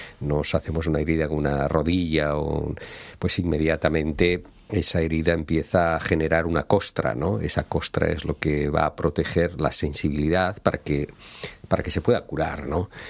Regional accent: Lugo, Galicia, Spain; born there; Yo mismo, que soy nacido en Lugo, ¿no?

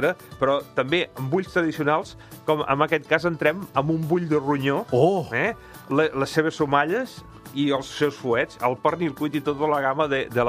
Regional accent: Catalonia, Spain; now in Barcelona, Spain; No, jo sóc de la Conca de Barberà

